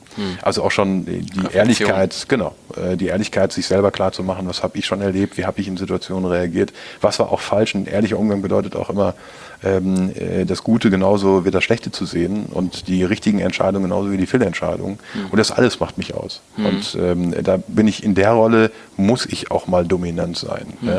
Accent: North Rhine-Westphalia, Germany; Für mich als Ostwestfale war das ein schwieriger Angang

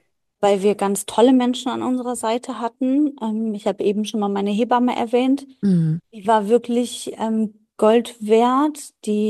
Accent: Aachen, North Rhine-Westphalia, Germany; also ich komme aus Aachen oder wir kommen aus Aachen

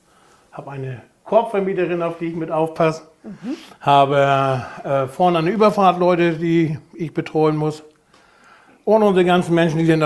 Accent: Schleswig-Holstein, Germany; Natürlich, wo ich herkomme, ne? Schönste Fleck von Eiderstedt und so.

